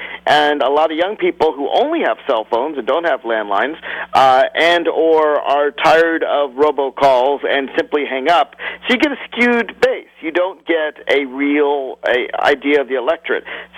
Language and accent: English; Virginia, United States; namely my home state of Virginia.